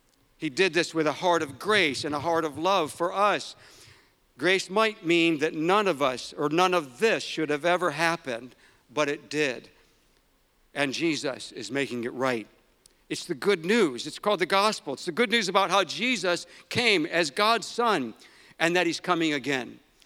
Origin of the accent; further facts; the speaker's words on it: United States; I'm from the United States.